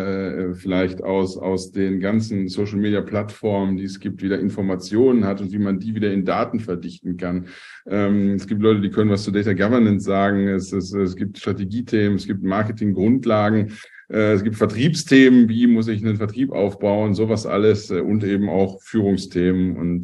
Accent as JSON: {"language": "German", "region": "North Rhine-Westphalia", "country": "Germany", "said": "so bei uns im Ruhrpott sagt man immer, die kochen auch nur mit Wasser."}